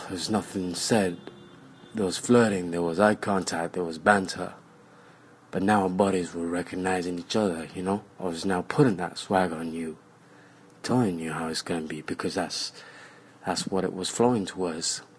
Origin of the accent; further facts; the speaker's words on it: London, United Kingdom; So, I'm a Jamaican ethnicity background, but born and raised in London.